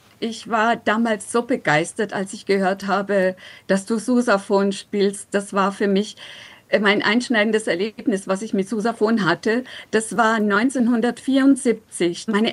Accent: Bavaria, Germany; Nachdem es mir als Fränkin ja immer sehr schwer fehlt, mich oberbayerisch zu verabschieden von dir

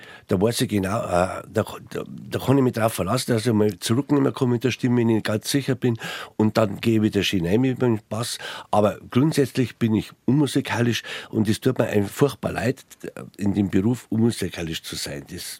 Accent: Bavaria, Germany; accent: Bavarian; mit meinem schönen bayerischen Dialekt

